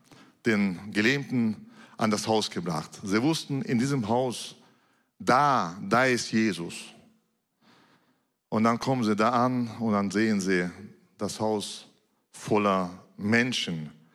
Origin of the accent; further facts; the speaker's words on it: Russia; Wisst ihr, ich komme ja aus Russland jetzt